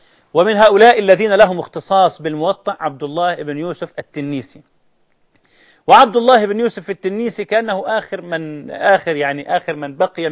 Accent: Egypt; الطالب اللي بيقرأ والشيخ بيسمع بصحله كما يقولون عندنا في مصر

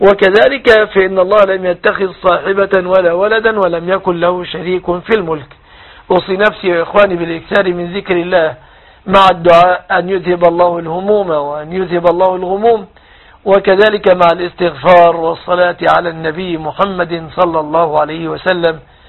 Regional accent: Egypt

